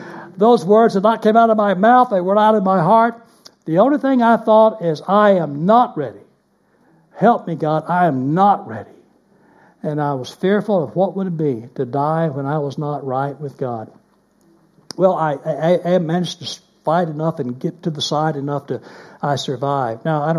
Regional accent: Dallas, Texas, United States; My friend and I grew up in Dallas, Texas.

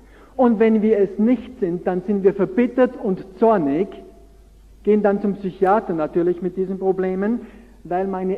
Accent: Austria; Ich komme ja auch aus Österreich.

